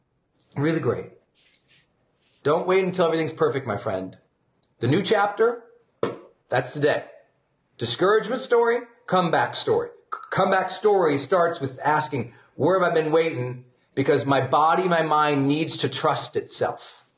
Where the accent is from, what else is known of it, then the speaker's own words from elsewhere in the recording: Montana, United States; I'm from Montana. I can chill out on the mountain or on the lake or in the river with a fly pole all day happily.